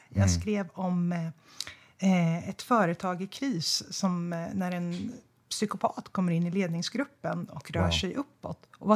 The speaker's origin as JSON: {"language": "Swedish", "town": "Söderköping", "region": "Östergötland", "country": "Sweden", "moved": "as an adult", "lives_now": "Stockholm, Sweden", "said": "Jag kommer från Östergötland, från Söderköping. Men jag flyttade därifrån direkt efter studenten."}